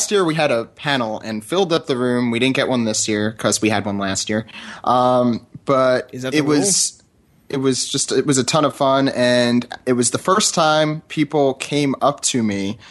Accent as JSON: {"language": "English", "region": "East Coast", "country": "United States", "said": "I'm from the East Coast. I'm recording in New York City right now."}